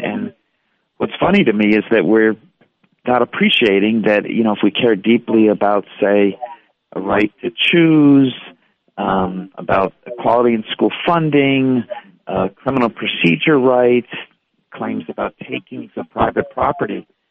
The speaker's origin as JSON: {"language": "English", "region": "New Jersey", "country": "United States", "tie": "born or raised there", "lives_now": "Ohio, United States", "said": "I live in Ohio. I was raised in New Jersey"}